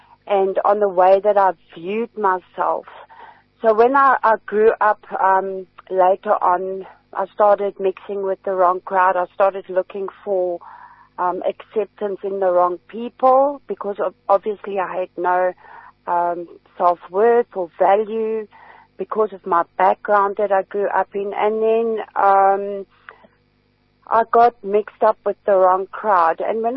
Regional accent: Johannesburg, Gauteng, South Africa; I actually was born in Johannesburg, and I grew up in actually in Hillbrow, but this is way back in the 80s.

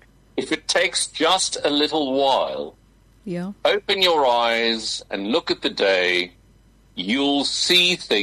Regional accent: Eastern Cape, South Africa; born there; I was born in the Eastern Cape. I'm an Eastern Cape baby, I know. And, you know, it's in a small town just outside of Port Elizabeth.

